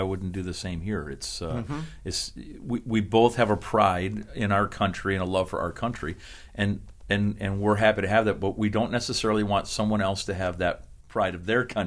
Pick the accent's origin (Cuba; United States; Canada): Canada; And I was able to, I think, assimilate into that while still maintaining who I was as a Canadian.